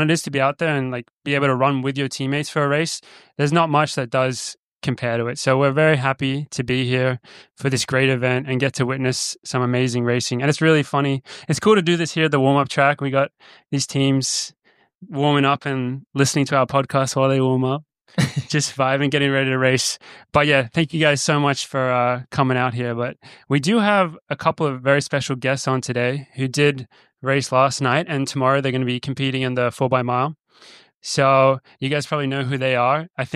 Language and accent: English; Australia; now in United States; We're both from Down Under. I'm from Australia.